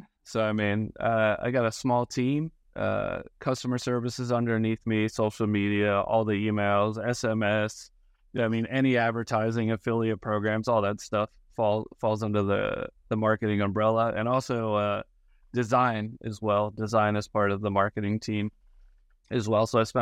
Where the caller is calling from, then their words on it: Melbourne, Florida, United States; Sunny Melbourne, Florida, the ideal spot for backpacking.